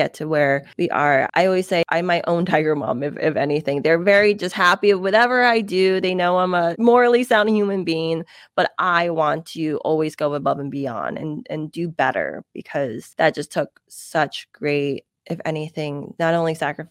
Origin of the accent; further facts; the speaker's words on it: United States; You know, I used to feel like being in America, here in the US, I wasn't Asian enough. And I didn't know what that meant, because I am Asian American.